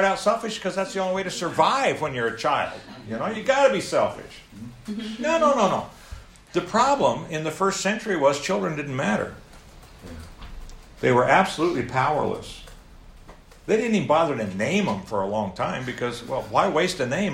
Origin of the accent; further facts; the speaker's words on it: United States; By the way, I'm an American.